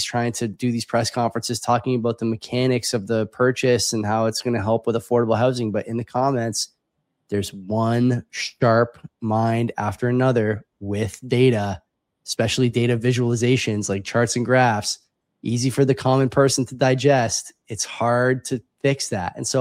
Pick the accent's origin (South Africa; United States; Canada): Canada; I'll just speak for myself as a Canadian.